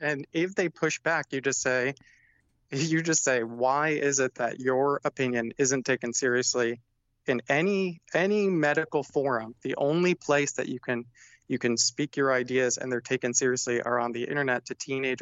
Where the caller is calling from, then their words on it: Cincinnati, Ohio, United States; from Ohio. Calling from Cincinnati.